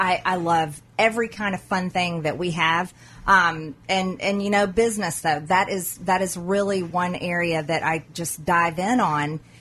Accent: Georgia, United States; Yeah, I'm from Georgia. I graduated with a business degree from University of Georgia.

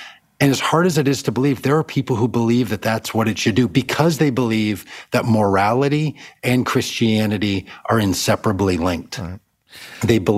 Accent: United States; deeply, deeply troubling notion to my sensibility as an evangelical and a pastor, but also just as an American.

